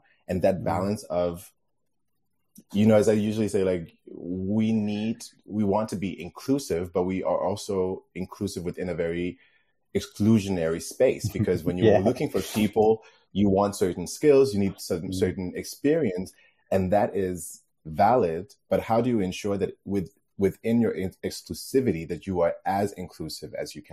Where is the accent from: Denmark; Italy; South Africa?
Denmark; Copenhagen, Capital Region of Denmark; So there's a bit of a bias there because I'm from Copenhagen. So there's like, oh, there's actually a great company that's from my hometown.